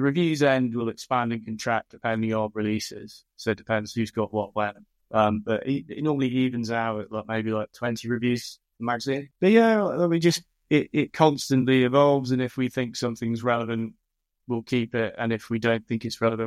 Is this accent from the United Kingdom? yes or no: yes; England, United Kingdom; I can never pronounce this right because I'm English